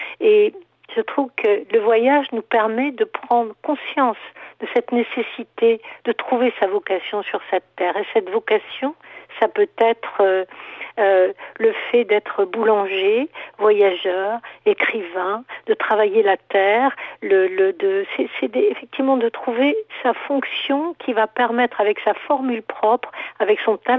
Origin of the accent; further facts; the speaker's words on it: Normandy, France; also born or lived in Morocco / Germany; Je suis née au Maroc, j'ai un peu vécu en Allemagne, j'ai passé 7 ans merveilleux en Normandie, j'étais pensionnaire à Bayeux, j'ai beaucoup arpenté les plages normandes quand j'étais petite.